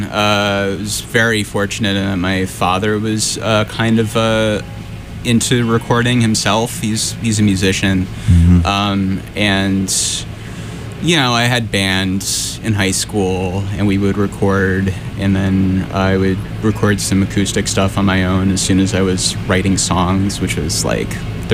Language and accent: English; New Jersey, United States; born there; also born or lived in California / New York / Connecticut; I was born in New Jersey. My family is from the New York area, but we moved around a lot when I was a kid. We were in California for a couple of years, came back to New York, settled in Connecticut when I was about 13.